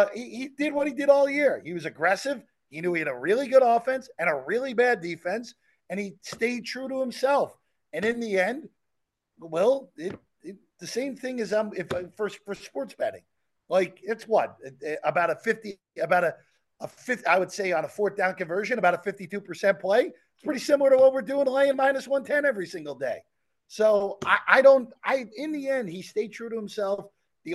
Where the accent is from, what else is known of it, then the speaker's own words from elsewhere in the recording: New Jersey, United States; also born or lived in Long Island, United States; That's where I was born. Okay. I grew up in New Jersey.